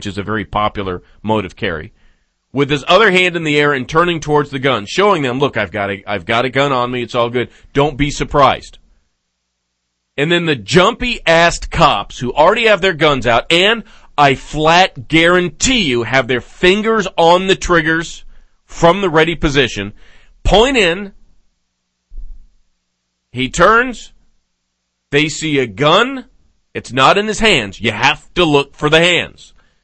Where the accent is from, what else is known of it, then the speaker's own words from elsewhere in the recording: Las Vegas, Nevada, United States; I was raised in Vegas. I know how this stuff goes down.